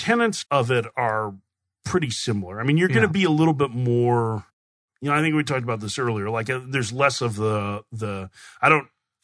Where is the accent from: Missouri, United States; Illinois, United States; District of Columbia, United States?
Illinois, United States; Chicago; I grew up in Chicago, so I grew up at a time when Harry Carey and Vince Lloyd and Jack Brickhouse were doing Cubs games